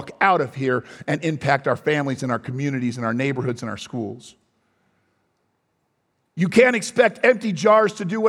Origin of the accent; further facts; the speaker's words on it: New England, United States; I come from New England. This is a place, if you don't know New England was the epicenter of godliness.